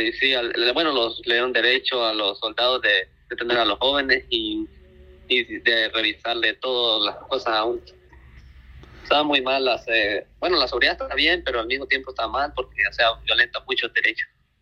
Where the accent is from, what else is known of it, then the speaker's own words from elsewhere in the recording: El Salvador; El Salvador.